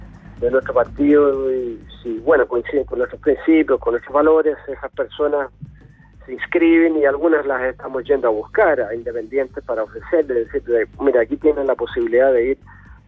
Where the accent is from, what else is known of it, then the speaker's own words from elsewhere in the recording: Estación Central, Santiago Metropolitan, Chile; Yo nací y me crié en Estación Central, así que allí vivía y nació mi madre. Y bueno, así que mi identidad está muy ligada a ese barrio de Estación Central.